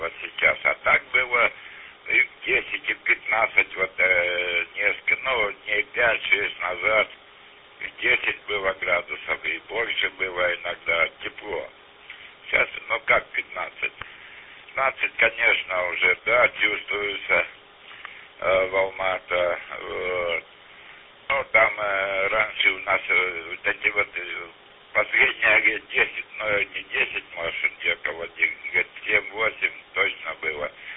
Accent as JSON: {"language": "Russian", "town": "Barnaul", "region": "Altai Krai", "country": "Russia", "lives_now": "Almaty, Kazakhstan", "said": "я бывший россиянин. Это Барнаульский, Алтайский, Наби, там, да, станция Устагменки, там жил когда-то. Сейчас вот в Алма-Ата."}